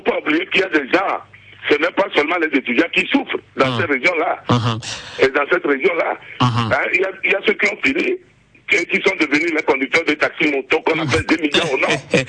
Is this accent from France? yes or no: no; Kara, Togo; moi je suis de Kara également